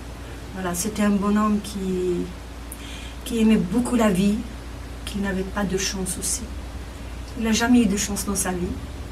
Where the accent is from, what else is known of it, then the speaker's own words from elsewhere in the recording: Azazga, Tizi Ouzou Province, Algeria; On me dit … tu es d'où? Je suis d'Azazga, je suis algérienne.